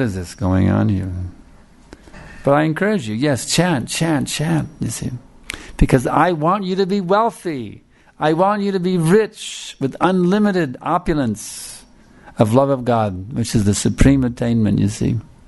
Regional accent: United States; See, we had songs like this when we grew up with in America.

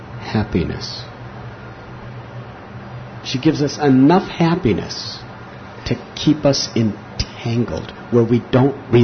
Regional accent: Chicago, Illinois, United States; I'm from Chicago, so is Trinakarta Prabhu.

